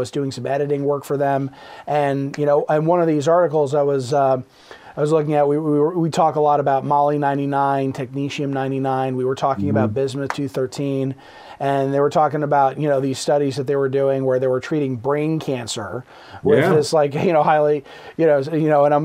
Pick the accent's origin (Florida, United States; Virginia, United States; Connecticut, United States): Virginia, United States; Fairfax County; moved away; Before that, I was in Virginia. I'm from Fairfax County originally.